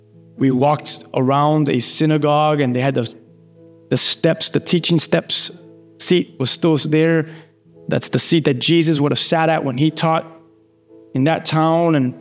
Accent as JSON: {"language": "English", "town": "Key West", "region": "Florida", "country": "United States", "lives_now": "Miami, United States", "said": "Listen, I'm from Key West, my family, maybe some of them watch this."}